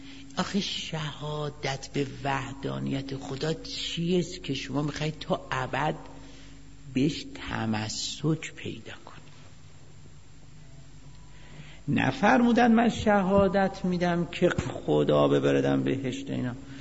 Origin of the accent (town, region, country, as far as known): Iran